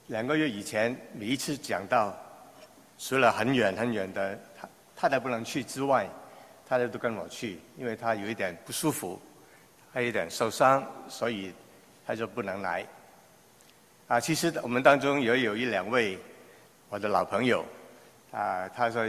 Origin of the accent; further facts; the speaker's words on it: Hong Kong; 我在香港长大。60年代、70年代